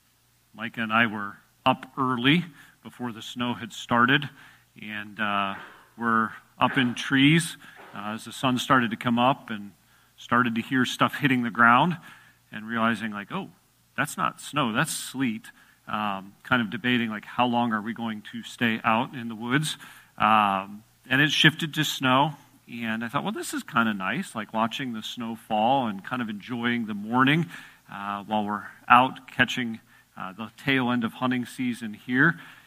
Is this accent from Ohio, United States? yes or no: no; Chicago, Illinois, United States; I used to enjoy the snow growing up in the Chicago area, going to college in northern Wisconsin.